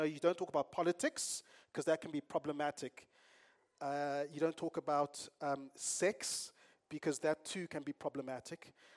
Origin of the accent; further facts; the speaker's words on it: Zimbabwe; And I grew up in Zimbabwe, and as I hear snippets of the political scene back home, I'm bewildered.